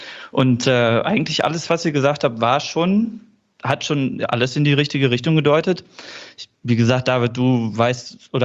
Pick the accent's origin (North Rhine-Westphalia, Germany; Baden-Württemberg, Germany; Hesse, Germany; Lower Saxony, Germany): North Rhine-Westphalia, Germany; Ibbenbüren; born there; Ich komme nämlich eigentlich gar nicht aus Dortmund und auch nicht aus dem Ruhrgebiet. Ich bin nämlich geboren in Ibbenbüren. Aber da gab es auch bis zum Schluss, bis 2018, aktiven Steinkohlebergbau.